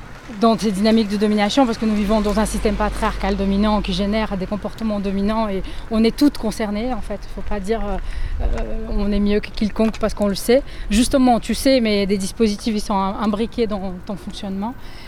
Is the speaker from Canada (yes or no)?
no; Brazil; now in Lille, France; en arrivant à Lille... Je viens du Brésil et j'ai pas retrouvé vraiment.